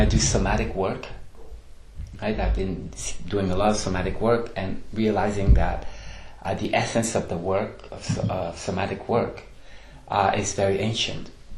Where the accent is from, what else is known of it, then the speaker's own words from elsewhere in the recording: Montreal, Quebec, Canada; born there; So I'm from Canada, and Canada is a colonial country. And I was born in Montreal, which is built on the Mohawk territory.